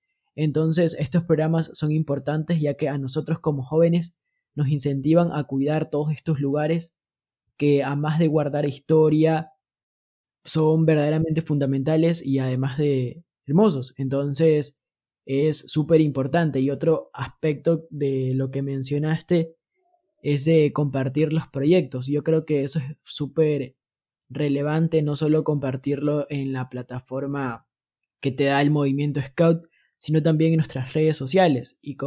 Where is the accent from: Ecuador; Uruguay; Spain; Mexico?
Ecuador; Portoviejo, Manabí; los dos somos de Ecuador, pero tú eres de Cuenca y yo soy de Puerto Viejo. y tenemos un acento totalmente distinto